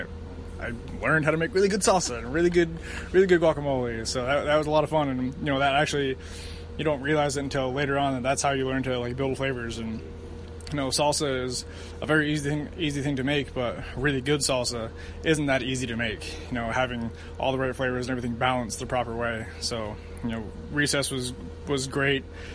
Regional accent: Norway, Maine, United States; now in Indianapolis, United States; I'm obviously not from Indianapolis. I'm from a small town called Norway in Maine. I grew up in the middle of nowhere

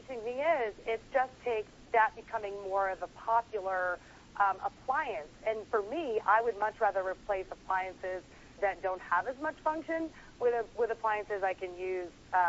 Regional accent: Tennessee, United States; now in New York, United States; I'm from Tennessee. I moved to New York. My kitchen is so tiny

